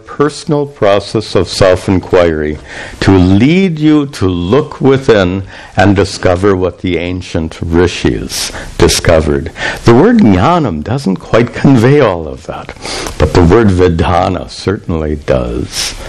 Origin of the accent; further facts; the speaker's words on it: United States; And I, as an American, I find it interesting that the word cheese in Hindi means thing.